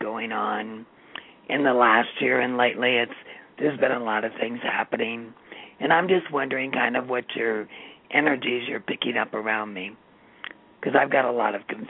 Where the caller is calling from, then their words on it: Montana, United States; you. Montana.